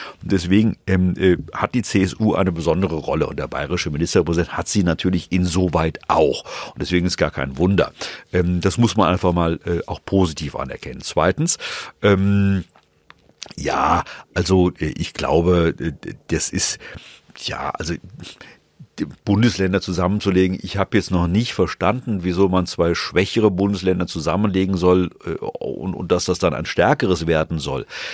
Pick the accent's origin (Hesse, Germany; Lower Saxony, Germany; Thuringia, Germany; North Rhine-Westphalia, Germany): Hesse, Germany; Frankfurt; accent: Hessian; Ja, also ich bin Frankfurter, das wäre dann in dem Fall frankfurterisch.